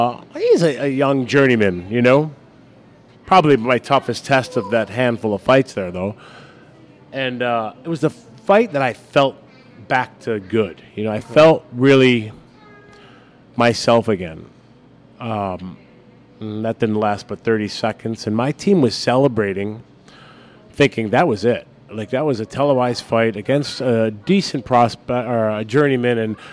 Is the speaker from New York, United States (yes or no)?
yes; Buffalo, New York, United States; Not from Buffalo, not my hometown, not anything like that.